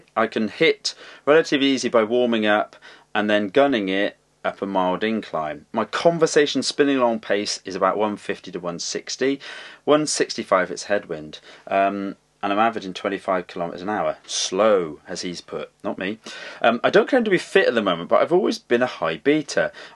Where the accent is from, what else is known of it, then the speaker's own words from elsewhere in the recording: United Kingdom; now in Tasmania, Australia; I'm a Brit living on the small island of Tasmania off Australia.